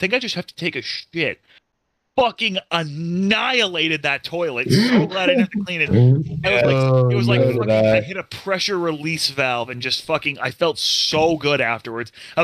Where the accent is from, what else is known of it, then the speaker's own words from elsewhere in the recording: New Hampshire, United States; We were like, oh, we're from New Hampshire, and he was like, yeah, what's New Hampshire known for?